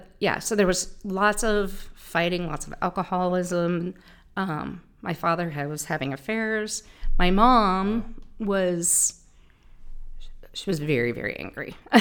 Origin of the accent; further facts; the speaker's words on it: Camp Lejeune, North Carolina, United States; born there; But I was born on Camp Lejeune Naval Base, and my mom and him were, you know, I had an older sister.